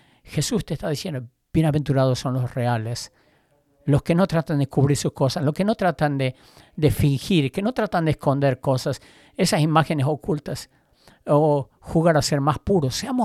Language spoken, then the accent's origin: Spanish; Kentucky, United States; Spanish is a second language; Yo soy de Kentucky y ustedes creen que mi acento es terrible en Tennessee.